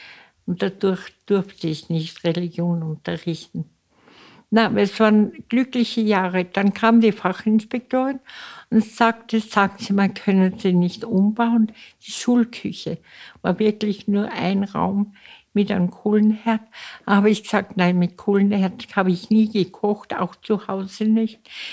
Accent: Salzburg, Austria; born there; Ich bin in Salzburg geboren und wurde religiös.

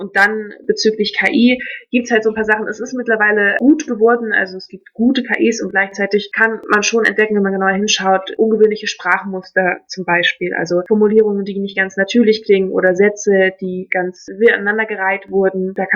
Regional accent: Hamburg, Germany; Also ich komme aus Hamburg ursprünglich

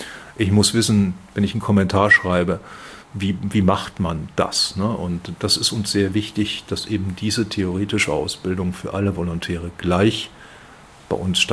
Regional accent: North Rhine-Westphalia, Germany; born there; Ich bin gebürtiger Westfale, werde das nie ganz ablegen, weil ich auch dickköpfig bin und das sagt man in Westfalen ja so nach.

